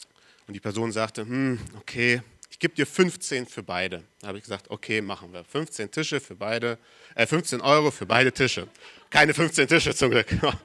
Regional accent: Marburg, Hesse, Germany; Wo ich herkomme, in Marburg, war unsere Gemeinde neben einem Obdachlosenheim.

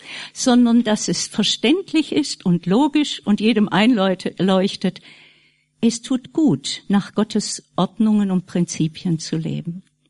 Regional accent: Friedrichshafen, Baden-Württemberg, Germany; Ich komme aus Friedrichshafen, aus Davids Heimatgemeinde.

